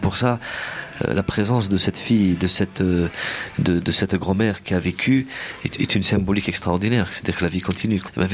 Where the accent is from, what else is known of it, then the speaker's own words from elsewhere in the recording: Kabylie, Algeria; parce que premièrement je suis kabyle